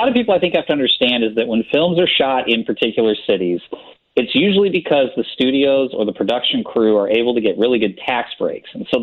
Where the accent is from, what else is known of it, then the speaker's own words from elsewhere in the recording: Illinois, United States; granted, I grew up in Illinois, so I can relate immensely to the movie in terms of locations